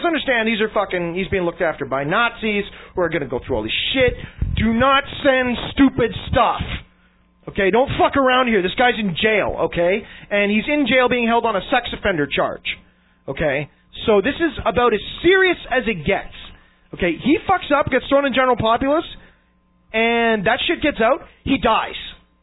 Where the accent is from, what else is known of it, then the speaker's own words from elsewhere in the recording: Canada; Everybody's tight, man. I mean, we're Canadian.